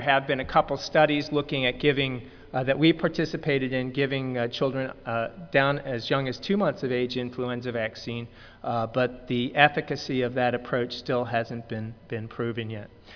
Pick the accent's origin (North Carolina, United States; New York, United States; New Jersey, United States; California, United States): North Carolina, United States; I'm from North Carolina, so I'm not so used to that.